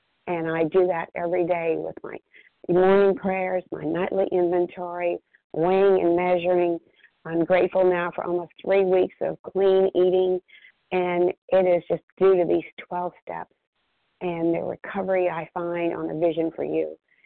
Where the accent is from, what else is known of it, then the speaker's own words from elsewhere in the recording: Athens, Georgia, United States; I'm from Overeater from outside Athens, Georgia.